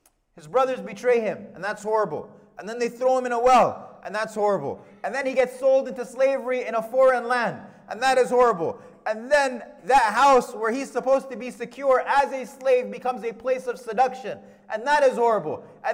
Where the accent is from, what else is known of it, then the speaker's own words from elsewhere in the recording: Sudan; And you see what is happening in my hometown, the disintegration of Sudan, and you say, Ya Latif.